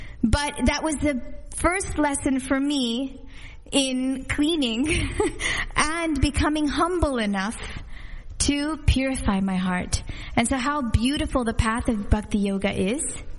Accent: North Carolina, United States; When I was a little girl, I had moved from Laguna Beach, North Carolina. I grew up in North Carolina. And I was there with my family, my mother, my father, my sister.

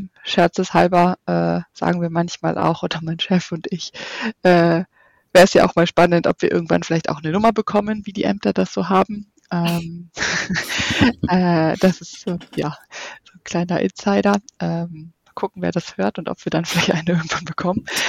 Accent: North Rhine-Westphalia, Germany; du Sandra und ich sagen, wir sind im Ruhrgebiet geboren und wir kommen daher.

